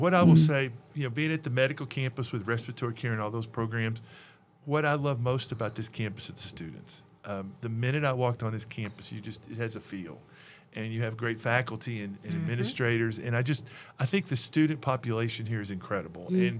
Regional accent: Texas, United States; I grew up in East Texas.

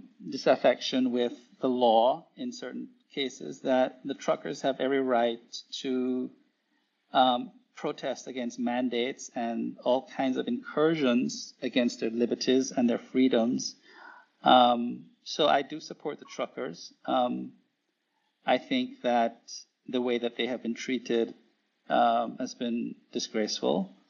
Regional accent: Jamaica; I was born and raised in Jamaica, so which is a third world country.

